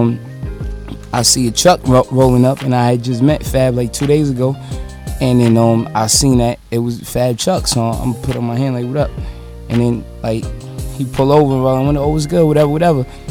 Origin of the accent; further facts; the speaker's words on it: New York, United States; I'm from New York, and I got more money than everybody that's from New York supposed to be coming up.